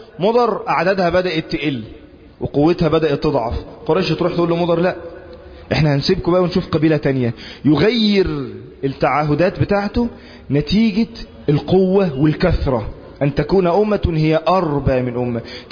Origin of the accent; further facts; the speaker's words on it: Egypt; بلادنا مصر